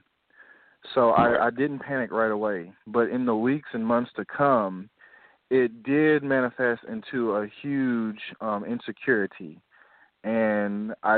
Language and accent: English; Nashville, Tennessee, United States; I'm from Nashville, Tennessee. I'm 41 years old, father of four